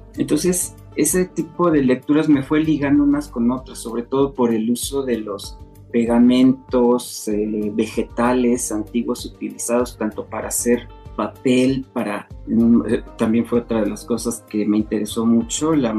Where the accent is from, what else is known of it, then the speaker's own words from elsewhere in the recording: Salamanca, Guanajuato, Mexico; Yo soy de Salamanca, Guanajuato, reconocida por la tradición de los nacimientos de cera. Entonces, pues, me crié con mi abuela